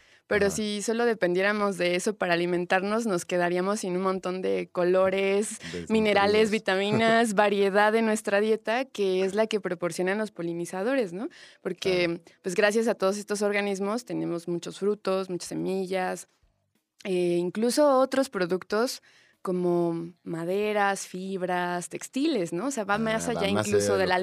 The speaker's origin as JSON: {"language": "Spanish", "country": "Mexico", "said": "O sea, nosotros como mexicanos dependemos mucho más de los polinizadores."}